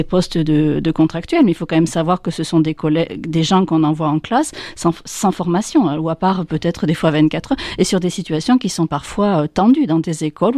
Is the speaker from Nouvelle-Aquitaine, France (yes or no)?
yes; Nouvelle-Aquitaine, France; par chez nous en Corrèze, on va augmenter le nombre de classes à plusieurs niveaux.